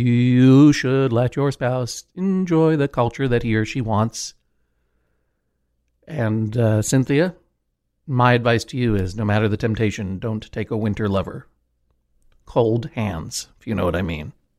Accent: New England, United States; You know, growing up in New England, some of my classmates would spend their February breaks up in the mountains

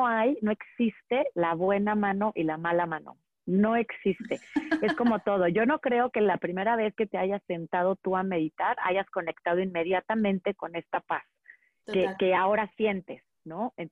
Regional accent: Monterrey, Nuevo León, Mexico; yo crecí en Monterrey, pero siempre muy apegada a mi familia, era de rancho.

